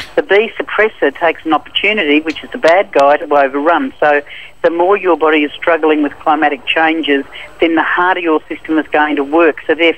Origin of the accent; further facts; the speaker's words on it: Melbourne, Victoria, Australia; now in Sydney, Australia; here in Sydney, I'm in Sydney at the moment, I come from Melbourne.